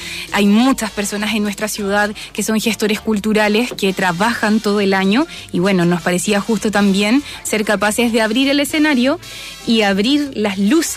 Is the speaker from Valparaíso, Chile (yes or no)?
yes; Valparaíso, Chile; Yo tengo una teoría que los que somos porteños no bajamos al plan.